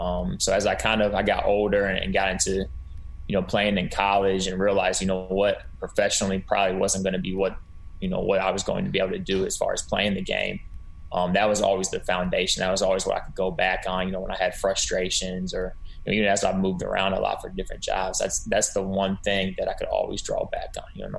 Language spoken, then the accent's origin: English; Oxford, Ohio, United States; I grew up in a small town just north of Cincinnati, Ohio, called Oxford, Ohio.